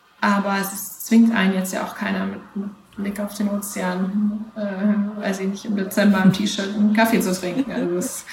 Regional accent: Münster, North Rhine-Westphalia, Germany; Münster, wo ich herkomme

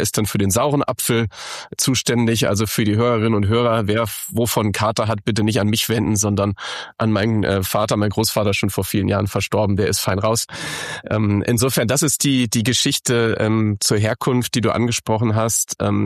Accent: Haselünne, Lower Saxony, Germany; Ich komme aus Haselünne

